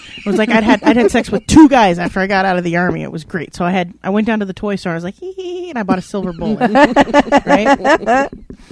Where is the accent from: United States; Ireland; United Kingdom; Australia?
Ireland; And my two pals here can make fun of those damn mix because I'm Irish. And don't you forget it either.